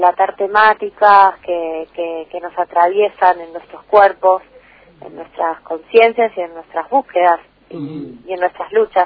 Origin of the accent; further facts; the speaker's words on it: Buenos Aires, Argentina; yo soy de la ciudad de Buenos Aires. Yo soy ahí del Río de la Plata, me gusta más decir que de la ciudad.